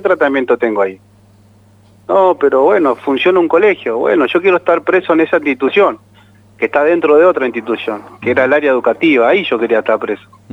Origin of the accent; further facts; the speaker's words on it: Rafael Calzada, Buenos Aires Province, Argentina; Yo soy de Almirante Brón, del distrito Almirante Brón, provincia de Buenos Aires, barrio 2 de Abril, localidad Rafael Calzada.